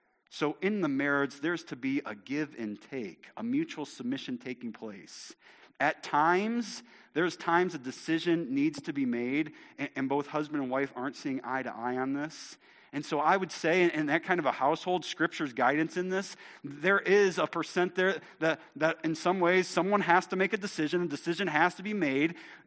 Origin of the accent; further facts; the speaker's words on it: United States; I'm American. Like, we got protests pumping through our blood, right?